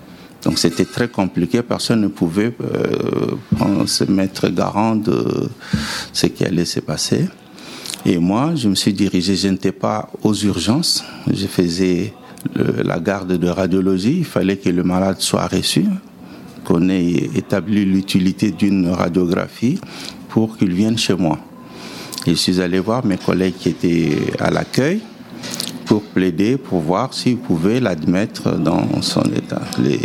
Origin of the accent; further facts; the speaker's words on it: Kinshasa, DR Congo; Je viens de Congo-Kinshasa.